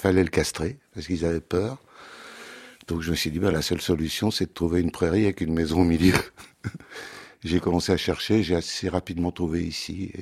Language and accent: French; Paris, Île-de-France, France; Non, je suis né à Paris et j'y suis resté jusqu'à 12 ans.